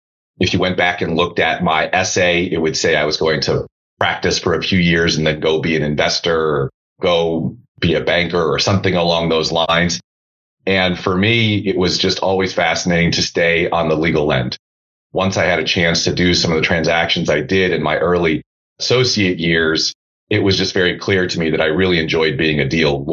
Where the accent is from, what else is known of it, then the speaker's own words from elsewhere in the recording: Iowa, United States; also born or lived in Illinois; So I'm a Midwest guy originally. I was born in Illinois. I was raised in Iowa all the way through high school.